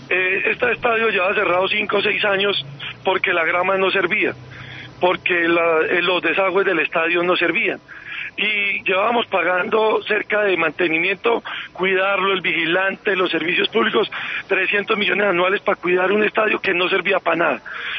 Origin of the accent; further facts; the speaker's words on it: San Roque, Antioquia, Colombia; Yo soy de San Roque, Antioquia.